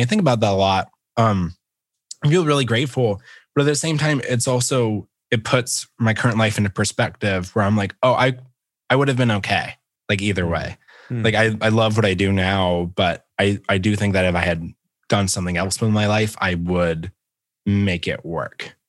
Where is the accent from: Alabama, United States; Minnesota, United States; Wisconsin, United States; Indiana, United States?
Alabama, United States; Phenix City; And I grew up in the South. I grew up in a place called Phenix City. And it's like right on the border of Alabama and Georgia.